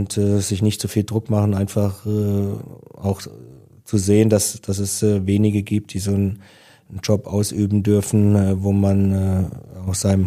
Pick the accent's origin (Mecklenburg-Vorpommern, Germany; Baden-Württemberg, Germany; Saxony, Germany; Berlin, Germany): Baden-Württemberg, Germany; Meckesheim; beim TSV Meckesheim, wo ich herkomme, wo ich groß geworden bin.